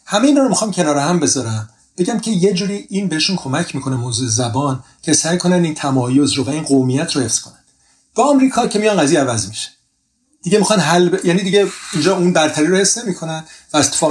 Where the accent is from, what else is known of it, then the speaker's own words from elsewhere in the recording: Tehran, Tehran Province, Iran; چون من توی محله ارمنی نشین تهران بزرگ شدم، خیابون فرای جنوبی سهروردی الان و نزدیک 25 شهریور، فکر کنم حدود کلاس اول راهنمایی بود رفتیم اونجا، یعنی من میشدم حساب کنید 12 سال،